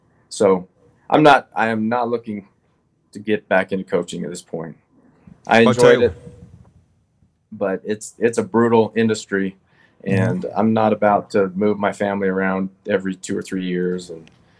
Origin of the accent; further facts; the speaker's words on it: Utah, United States; also born or lived in Alberta, Canada; So, but we were residents of Alberta, and I lived in Canada for my first 8 years. Then my family moved back to Utah.